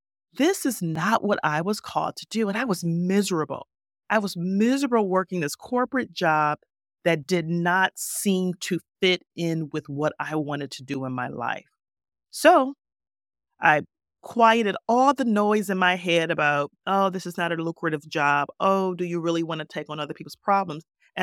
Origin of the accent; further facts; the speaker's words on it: Detroit, Michigan, United States; When I was growing up on Detroit's West Side on Roberson Street, I was considered the neighborhood counselor.